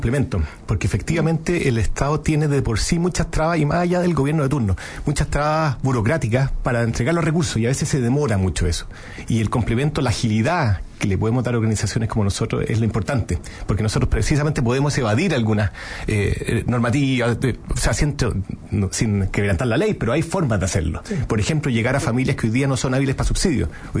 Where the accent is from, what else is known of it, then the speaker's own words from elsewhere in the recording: Chile; Como chilenos tenemos que hacernos cargo.